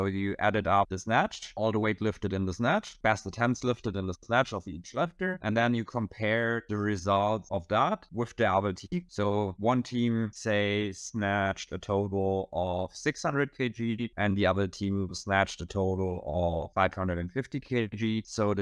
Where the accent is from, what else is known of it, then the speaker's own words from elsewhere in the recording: Germany; English is a second language; I'm 30 years old. I'm from Germany.